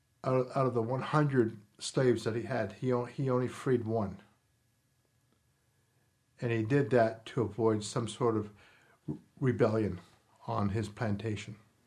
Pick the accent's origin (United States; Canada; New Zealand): Canada; It's because of that we are Canadian.